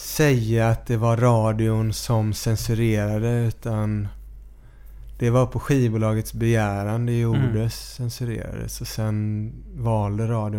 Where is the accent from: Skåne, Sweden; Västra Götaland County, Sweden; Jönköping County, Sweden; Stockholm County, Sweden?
Västra Götaland County, Sweden; Västra Frölunda; Det är ju mångt och mycket en låt som skildrar min uppväxt i Västra Frölunda då